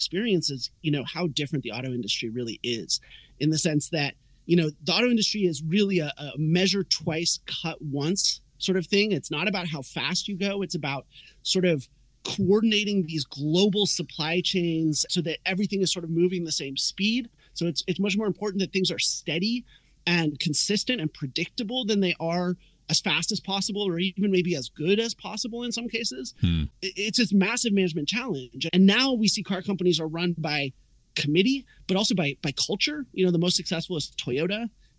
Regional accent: West Coast, United States; I grew up on the West Coast

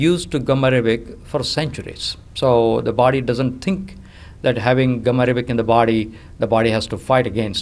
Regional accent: India; now in United States; When I was growing up in India, it was there in my DNA, literally.

